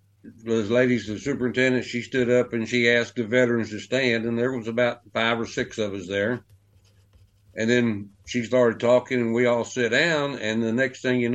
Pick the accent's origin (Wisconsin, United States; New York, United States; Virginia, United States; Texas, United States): Texas, United States; Dickinson; And I'm from Dickinson, Texas.